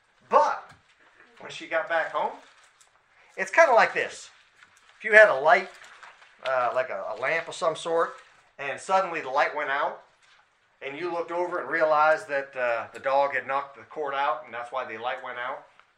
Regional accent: New Hampshire, United States; moved away as an adult; now in Missouri, United States; I wasn't originally from this area or from Missouri. I grew up in New Hampshire.

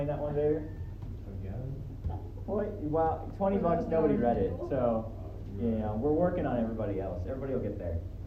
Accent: Nebraska, United States; Are they happening in my hometown in Nebraska?

